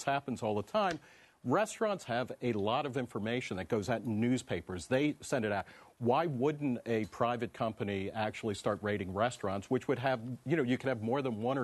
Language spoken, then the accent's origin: English; New Jersey, United States; when I grew up in New Jersey